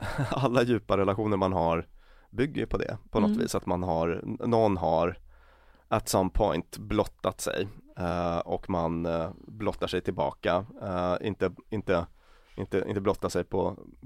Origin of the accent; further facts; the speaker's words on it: Luleå, Norrbotten County, Sweden; born there; Jag föddes i Luleå i och för sig.